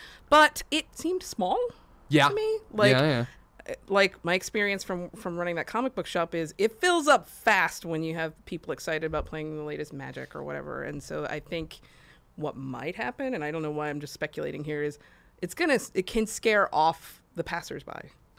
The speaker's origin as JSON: {"language": "English", "town": "Austin", "region": "Texas", "country": "United States", "said": "I'm from Austin, where Alamo Drafthouse, that's their home"}